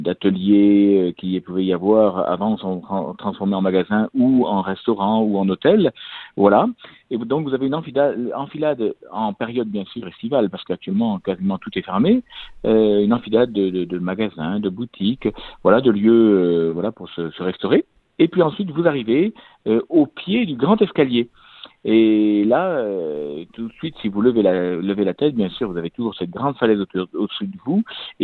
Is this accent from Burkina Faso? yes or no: no; Occitanie, France; born there; moi je suis né dans le Lot, je connais le Lot et je connais le sanctuaire depuis bien longtemps